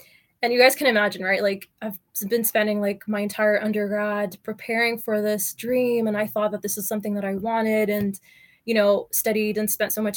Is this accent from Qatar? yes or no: yes; Qatar; So I had, like I said, I grew up in Qatar. So I wasn't really exposed to physio as much growing up.